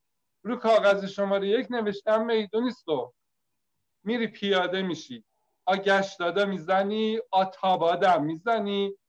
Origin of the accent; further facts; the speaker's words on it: Isfahan, Iran; فهمیده من اصفهانیم